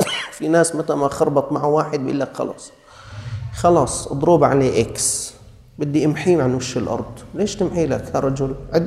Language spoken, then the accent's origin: Arabic; Syria; انتبه بأننا نحن من الشام، يعني طريقة كلامنا وتعاملنا مع بعض.